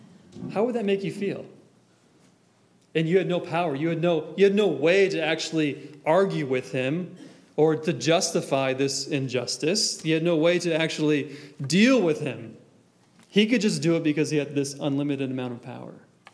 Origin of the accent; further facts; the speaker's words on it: Wisconsin, United States; So we grew up in Wisconsin, and we would go to Michigan, and we'd pass through Illinois.